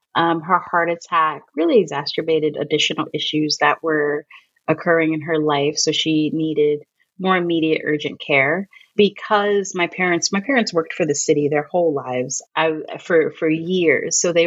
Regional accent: New York, United States; I am a Black Latina. My mother's Puerto Rican. My dad is African American. I'm from New York.

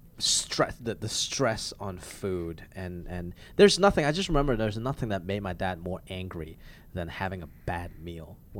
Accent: Hong Kong; first language Cantonese; English is a second language; And when I was growing up in Hong Kong, I spoke and thought in Cantonese.

